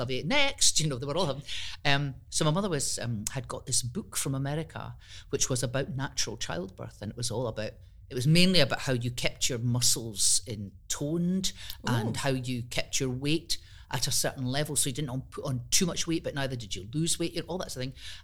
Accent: Bundoran, County Donegal, Ireland; born there; Yeah, so I was born in Bundoran in County Donegal, because very near the beginning of my father's career

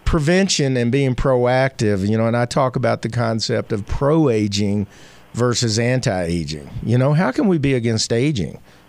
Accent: the South, United States; Well, I was raised in the South in the 50s and 60s

